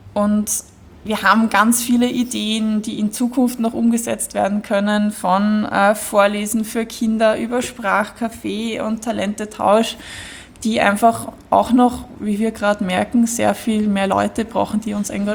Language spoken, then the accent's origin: German; Vienna, Austria; wir kennen Gersthof, wir sind alle aus Gersthof und wir wissen um die Gegebenheiten dieser Ecke hier